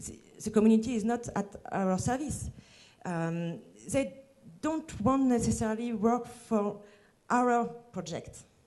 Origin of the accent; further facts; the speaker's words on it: France; accent: French; English is a second language; I want to thank you because of my horrible French accent and my very bad English